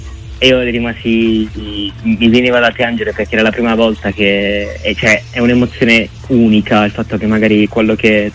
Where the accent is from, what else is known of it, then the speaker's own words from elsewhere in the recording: Alberobello, Apulia, Italy; sono tornato qui appunto ad Alberobello, nel mio paese natale